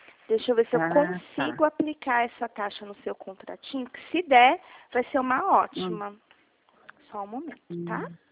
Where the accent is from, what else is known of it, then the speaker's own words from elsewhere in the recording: Dracena, São Paulo, Brazil; Eu sou aqui do escritório de Dracena, não sou de Adamantina, tá? Eu sou de Dracena.